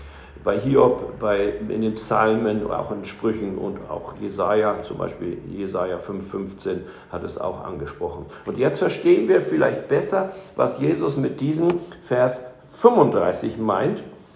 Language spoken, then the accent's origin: German; Hamburg, Germany; denn wir sind auch als Hamburger da nicht hingegangen.